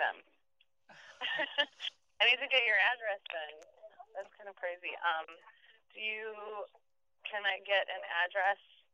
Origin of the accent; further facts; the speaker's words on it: Garner, Iowa, United States; It's Garner, Iowa. I was able to go back and film in my hometown, and that film is very close to my heart